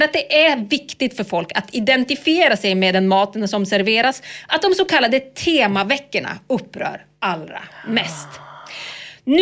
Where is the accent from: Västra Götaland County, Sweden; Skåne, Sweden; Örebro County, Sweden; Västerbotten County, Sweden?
Västerbotten County, Sweden; Lycksele; Lycksele, mina hemtrakter